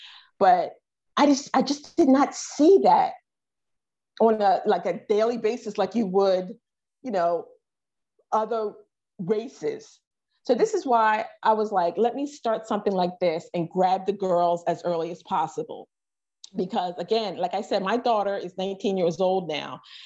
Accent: United States; when I was younger, as a young Black girl, growing up in the States in the 70s and in the 80s

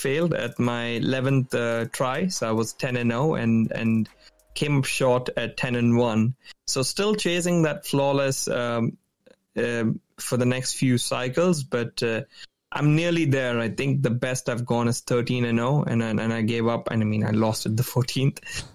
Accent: India; if you hadn't already noticed, I'm Indian, so I was watching the T20 that's going on in India

